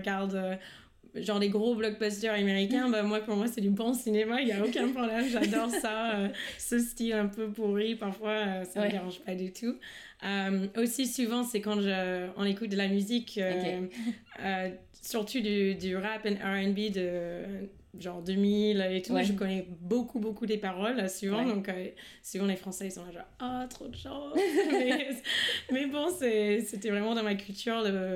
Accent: Memphis, Tennessee, United States; also born or lived in Southeast US; now in France; moi je suis née à Memphis, dans le Tennessee. Et en fait, j'ai déménagé 10 fois aux États-Unis avec ma mère et ma sœur. Mais beaucoup dans le sud-est.

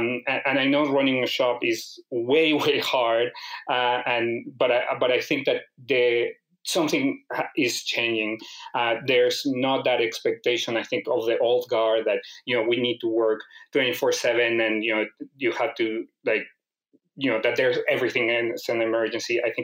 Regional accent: New York, United States; I would say also it has to do with being a New Yorker. And, you know, now that I'm not a New Yorker

